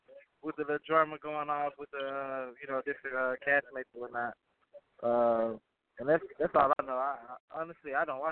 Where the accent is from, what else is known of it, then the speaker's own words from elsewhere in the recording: Mississippi, United States; Well, man, I come from the country, so it was tough, but it was, you know, one thing about it, you know, I come from the hospitable state